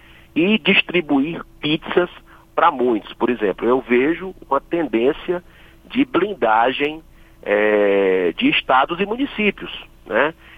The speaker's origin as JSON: {"language": "Portuguese", "town": "Fortaleza", "region": "Ceará", "country": "Brazil", "tie": "born or raised there", "said": "Só dar um exemplo para Fortaleza, que eu sei que é muito ouvida a Rádio Senado na minha terra natal."}